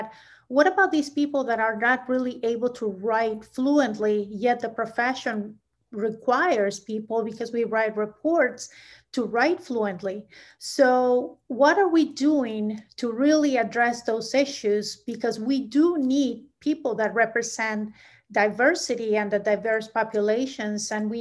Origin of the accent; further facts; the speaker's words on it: Peru; I went back to my home country, Peru, and I went to a dual language school and so forth, and then came back here after I had a bachelor's degree in Peru studying in Spanish.